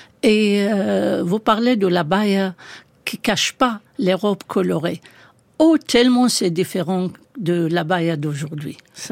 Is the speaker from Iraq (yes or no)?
yes; Iraq; moved away; Oui, c'est mon pays d'origine. C'est un pays qui ne vous lâche pas.